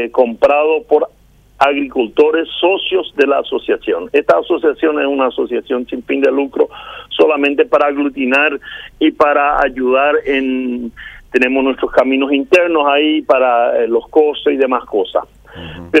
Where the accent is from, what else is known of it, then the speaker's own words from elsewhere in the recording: Paraguay; menonita es solamente el nombre de nuestra religión. Somos todos paraguayos, nacidos acá. Yo nací en el Paraguay. Mis padres sí vinieron del extranjero.